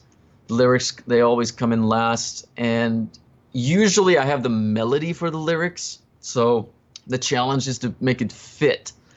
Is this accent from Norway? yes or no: yes; Norway; English is a second language; I grew up in Norway, so it was great to, it was actually really my first time being able to see England